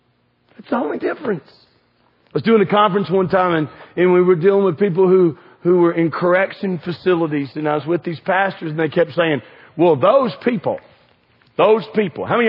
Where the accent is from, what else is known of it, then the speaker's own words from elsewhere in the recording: United States; And I grew up in America, and guess what?